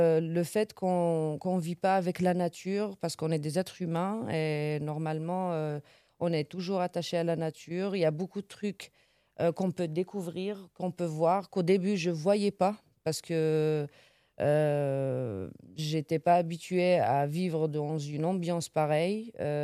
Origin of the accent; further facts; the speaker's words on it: Algeria; now in France; moi, je suis venue directement d'Algérie en Maurienne.